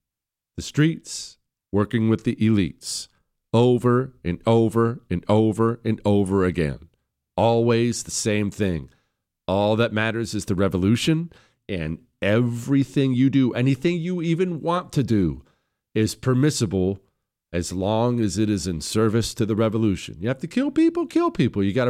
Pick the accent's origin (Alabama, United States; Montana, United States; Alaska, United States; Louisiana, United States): Montana, United States; I grew up in Montana, fires all the time. It's practically every summer.